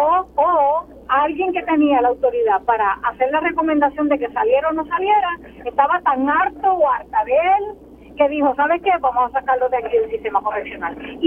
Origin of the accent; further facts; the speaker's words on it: Puerto Rico; como puertorriqueña, como mujer, no soltemos este tema